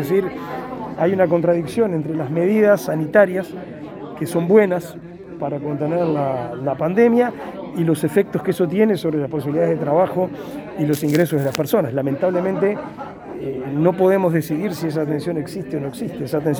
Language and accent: Spanish; Uruguay; Así como los uruguayos tenemos tendencia a tener 3 millones de técnicos de fútbol